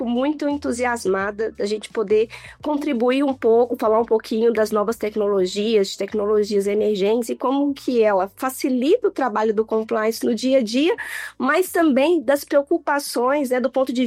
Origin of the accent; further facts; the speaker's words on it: Riacima, Minas Gerais, Brazil; accent: mineiro; É, todo mundo vai ver que eu sou mineira pelo sotaque, né? Então, eu cresci numa cidade bem pequenininha, que se chama Riacima, em Minas Gerais.